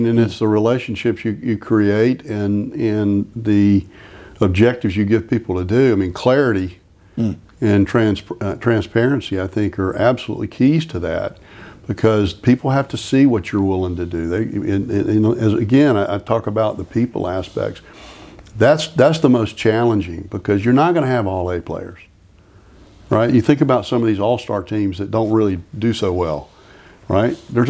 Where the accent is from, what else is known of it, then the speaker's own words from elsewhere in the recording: Florence, South Carolina, United States; because I grew up mostly in Florence, and then I went to high school in North Augusta in South Carolina.